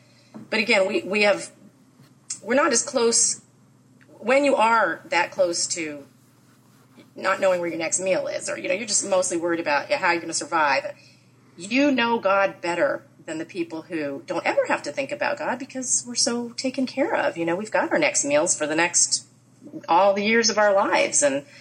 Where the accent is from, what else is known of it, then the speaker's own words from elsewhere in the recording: United States; I really, really, really do. I love being an American.